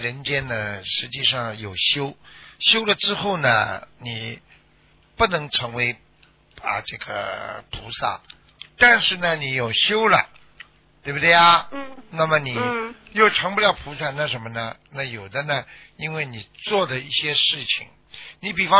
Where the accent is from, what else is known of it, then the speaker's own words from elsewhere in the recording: China; now in Australia; 你看我们中国人有一个好习惯，中午睡一会儿